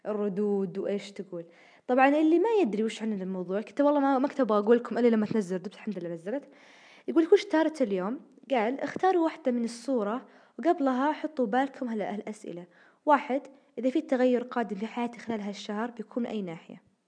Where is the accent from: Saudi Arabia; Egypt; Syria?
Saudi Arabia; born there; انا مولوده في السعوديه وعايشه في حياتي كلها هناك